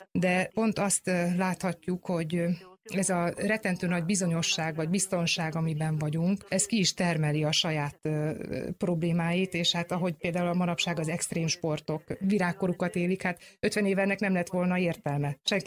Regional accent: Catalonia, Spain; Katalóniában ugye három helyhez kötődöm nagyon intenzíven, a saját élettörténetemből kifolyólag is, ahol születtem, felnőttem, ahol a nyarakat töltöttem

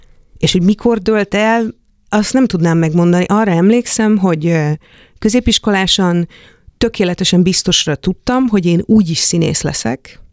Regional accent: Nyíregyháza, Szabolcs-Szatmár-Bereg, Hungary; Nyíregyházán nőttem föl

